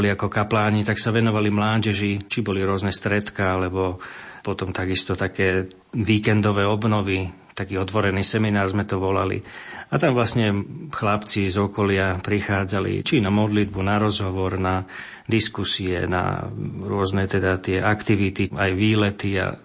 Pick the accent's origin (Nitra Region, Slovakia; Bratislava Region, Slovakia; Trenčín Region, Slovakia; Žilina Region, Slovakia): Bratislava Region, Slovakia; Bratislava; Pochádzam teda z Bratislavy, z Ružinova, aj keď teda moje korene sú na Orave.